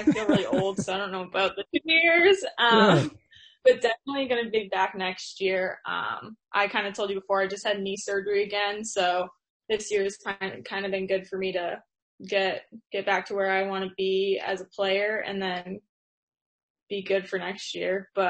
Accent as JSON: {"language": "English", "town": "Westbrook", "region": "Maine", "country": "United States", "tie": "born or raised there", "said": "I grew up in Westbrook. Obviously, that's right by Portland."}